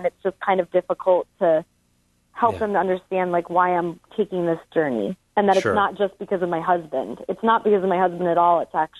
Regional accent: New York, United States; I'm actually from New York, and so all my friends pretty much that are Protestant are in New York. I mean, since I've moved across the country.

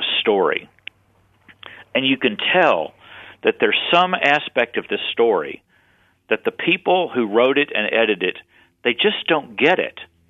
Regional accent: Texas, United States; I grew up Southern Baptist in Texas, and I figured I spoke pretty fluent evangelical.

